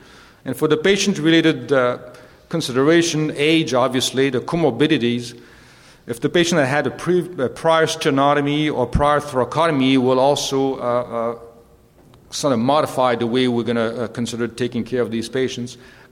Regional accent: Canada; So as a Canadian

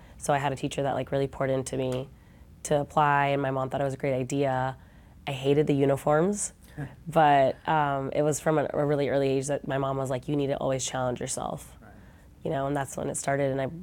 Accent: San Diego, California, United States; So I'm from San Diego. Grew up here. My mom actually lives right on the border now. And my parents are from Peru, so we're pretty far from Peru

